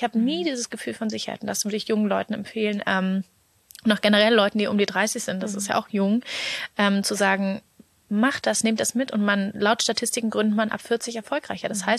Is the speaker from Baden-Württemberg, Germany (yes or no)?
no; Berlin, Germany; ich bin wie gesagt gebürtige Berlinerin